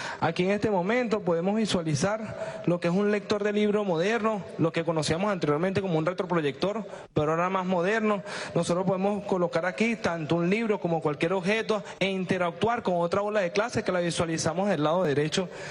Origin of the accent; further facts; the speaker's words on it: Caracas, Capital District, Venezuela; born there; Bueno, nací aquí en Caracas.